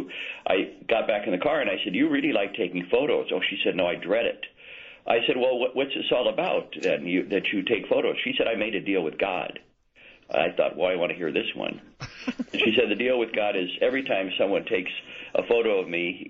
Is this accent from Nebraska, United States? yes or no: yes; Omaha, Nebraska, United States; now in Chicago, United States; I grew up in Omaha, so the climate is about the same.